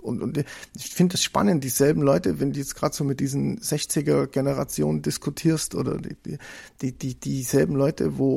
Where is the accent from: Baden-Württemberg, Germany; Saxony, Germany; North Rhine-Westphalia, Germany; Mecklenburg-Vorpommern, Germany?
Saxony, Germany; born there; und ich bin ja geboren in Sachsen